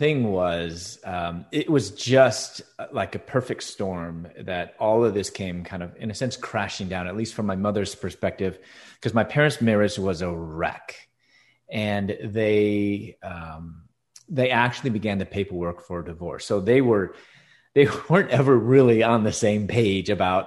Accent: Chicago, Illinois, United States; And I was born and raised in Chicago.

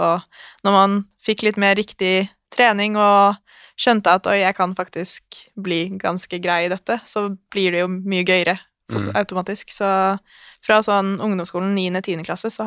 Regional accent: Hønefoss, Buskerud, Norway; now in Oslo, Norway; Jeg kommer fra Hønefoss, så en times biltur utenfor Oslo. Jeg 20 år, blir 21 i år. Ja, flyttet til Oslo for å studere

